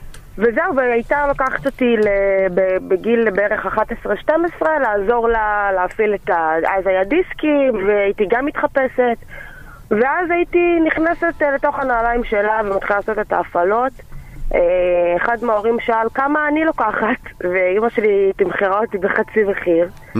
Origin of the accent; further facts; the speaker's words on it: Eilat, Southern District, Israel; אז אני מאילת